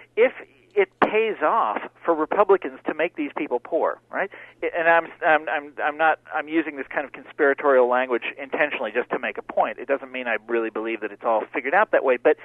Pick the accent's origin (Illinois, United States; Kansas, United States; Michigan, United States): Kansas, United States; Kansas City; the area that where I grew up in Kansas City was the affluent suburb of Kansas City.